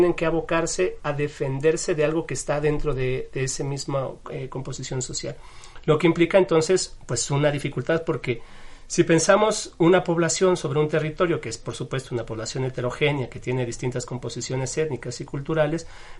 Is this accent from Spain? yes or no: no; Mexico City, Mexico; No, yo soy mexicano, nací aquí, chilango.